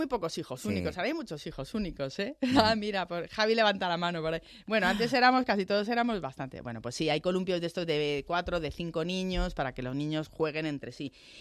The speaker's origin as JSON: {"language": "Spanish", "town": "Madrid", "region": "Community of Madrid", "country": "Spain", "said": "los que somos de Madrid."}